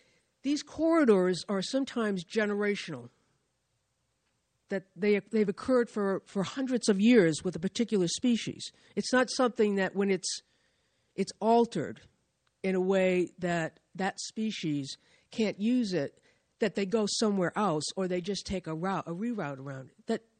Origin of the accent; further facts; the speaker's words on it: Cape Cod, Massachusetts, United States; I'm just going to end this by saying I'm from Cape Cod